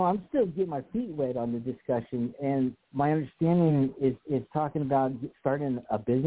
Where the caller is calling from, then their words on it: California, United States; I'm in the chat room, and I'm calling from Southern California.